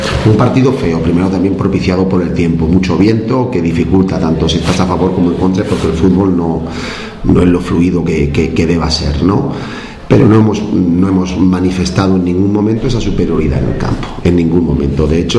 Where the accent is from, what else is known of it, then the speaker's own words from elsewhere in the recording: Pozuelo, Castilla-La Mancha, Spain; yo soy manchego, soy de Ciudad Real, de Pozuelo, un pueblo